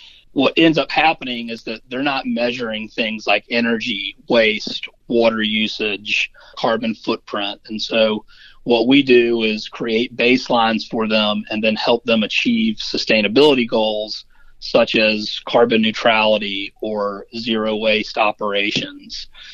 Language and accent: English; Savannah, Georgia, United States; Well, I'm from Savannah, Georgia, originally, and after college, I worked at a guest ranch in Wyoming